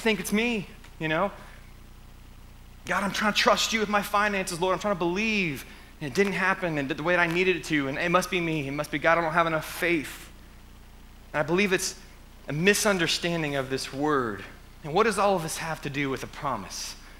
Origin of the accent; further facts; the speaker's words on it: United States; I might even be pronouncing it wrong, but I'm American, so whatever.